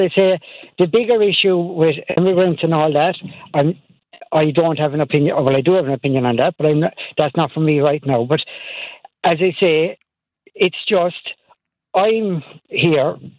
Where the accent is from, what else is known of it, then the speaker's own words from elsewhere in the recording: Ireland; I'm Irish myself.